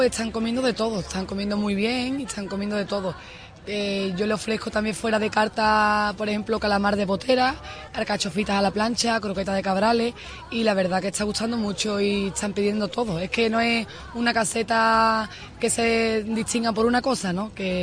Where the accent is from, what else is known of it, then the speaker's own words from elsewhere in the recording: Arriate, Andalusia, Spain; now in El Palmar de Troya, Spain; Somos del Palmar de Troya. Bueno, yo vivo allí, mi marido es de allí, pero yo soy de Arriate. Ajá. Pero llevo 13 años viviendo en el Palmar de Troya.